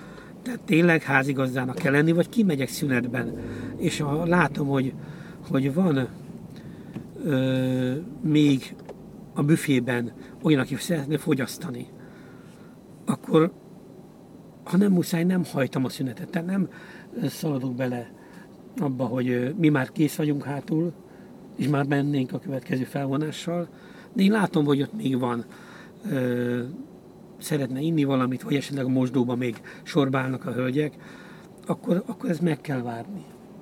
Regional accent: Mosonszentmiklós, Győr-Moson-Sopron, Hungary; És akkor mindig Moson-Szentmiklóson laktunk, kultúrházban nőttem fel, és azért is vagyok egyébként ilyen kultúra rajongó.

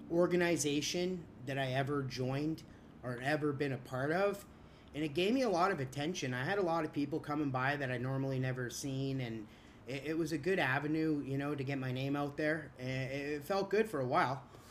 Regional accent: Canada; You know, I'm Canadian.

